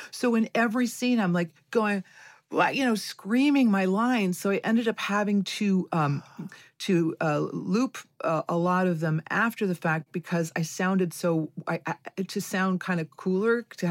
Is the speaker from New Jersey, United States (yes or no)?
no; Ohio, United States; I grew up in Ohio, but I went to boarding school in Lakeville, Connecticut.